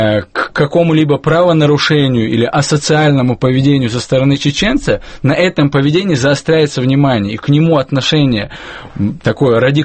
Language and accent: Russian; Chechnya, Russia; я говорю об этом не потому, что я сам чеченец